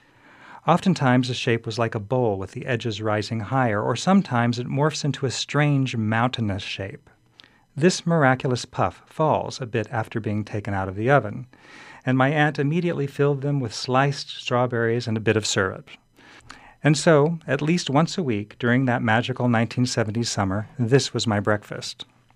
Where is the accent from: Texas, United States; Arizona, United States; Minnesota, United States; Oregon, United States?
Texas, United States; I was from Texas, and this was my first trip alone and my first flight ever.